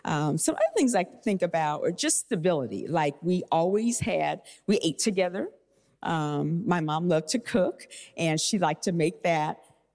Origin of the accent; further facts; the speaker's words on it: Des Moines, Iowa, United States; But our family I grew up in Des Moines, Iowa, and it was just my mom, my dad, and my sister and I. And we lived in Iowa in a white neighborhood.